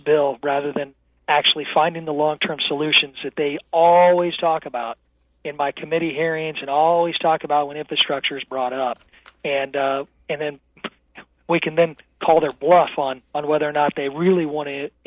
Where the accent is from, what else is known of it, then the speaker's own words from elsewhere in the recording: Taylorville, Illinois, United States; a single mother in my hometown of Taylorville may have to drive 30 miles to get to work